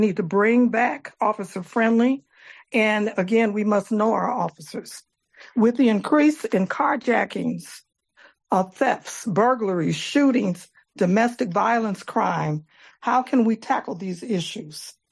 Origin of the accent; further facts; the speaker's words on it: Illinois, United States; I'm from the Grand Crossing area.